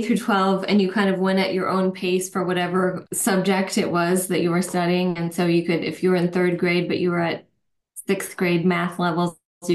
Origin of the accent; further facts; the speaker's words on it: St. Paul, Minnesota, United States; Yes, I'm very happy that we grew up in St. Paul. It was a beautiful, beautiful place to grow up.